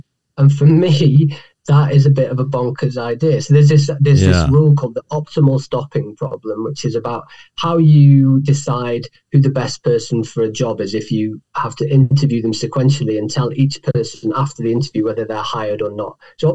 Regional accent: Manchester, North West England, United Kingdom; I'm from Manchester originally.

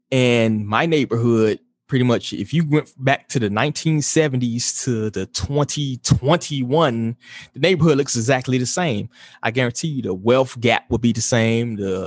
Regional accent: Chicago, Illinois, United States; Like I said, I come from Chicago, the most bluest of the bluest cities, right? So my whole upbringing was basically

